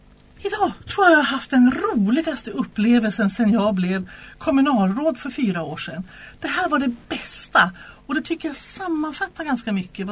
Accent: Umeå, Västerbotten County, Sweden; moved away; Jag kommer från början från Umeå, Västerbotten. Jag flyttade hit 1993.

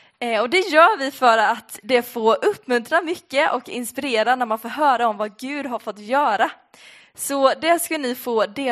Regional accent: Malbäck, Sweden; och jag kommer ju här från Malbäck.

